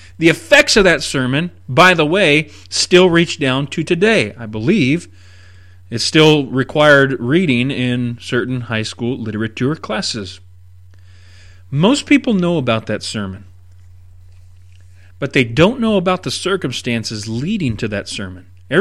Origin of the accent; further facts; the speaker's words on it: California, United States; I grew up here in California, I went to high school here in California